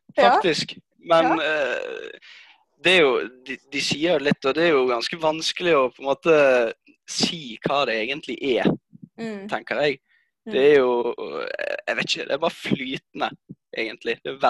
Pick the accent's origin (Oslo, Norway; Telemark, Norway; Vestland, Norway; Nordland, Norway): Vestland, Norway; Bergen; jeg er jo bergenser